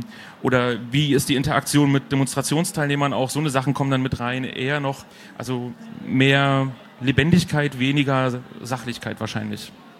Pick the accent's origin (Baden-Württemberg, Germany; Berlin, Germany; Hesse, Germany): Berlin, Germany; Also ich bin aus Berlin